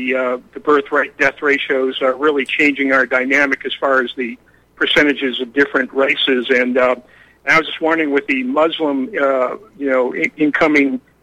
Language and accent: English; Cleveland, Ohio, United States; I'm from Cleveland, Ohio, so I don't have any songs like that.